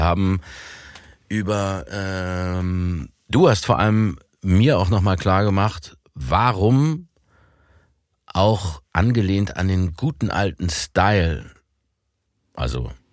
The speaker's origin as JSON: {"language": "German", "region": "East Germany", "country": "Germany", "said": "Ich als Ossi."}